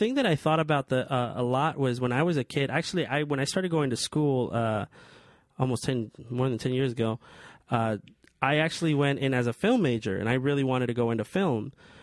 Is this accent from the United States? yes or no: no; Guerrero, Mexico; There's the disappearance of the 43 students in my home state of Guerrero.